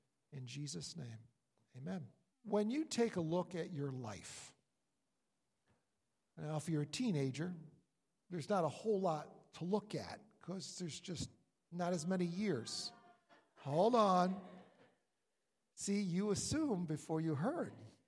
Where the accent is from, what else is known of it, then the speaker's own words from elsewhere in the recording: New York, United States; Us? I mean, I'm from New York. You call me up here?